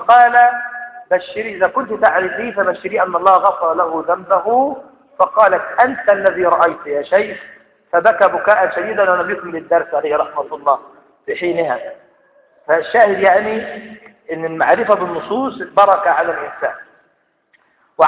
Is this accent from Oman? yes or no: no; Egypt; لأن إحنا كمصريين منتشر في أذهاننا أمثال